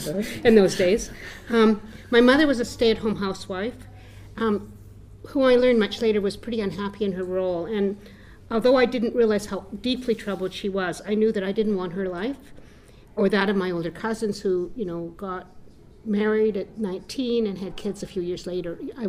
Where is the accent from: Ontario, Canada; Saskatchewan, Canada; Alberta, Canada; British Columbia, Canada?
Alberta, Canada; Calgary; I was from Calgary as opposed to Edmonton. And I grew up there in the 50s and 60s, and I sort of considered myself to be a refugee from Calgary, like, get out, right? My parents were Jewish